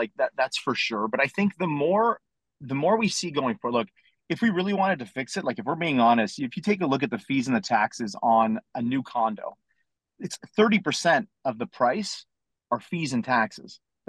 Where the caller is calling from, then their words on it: Ontario, Canada; No, I'm in Ontario. Yeah. I'm up north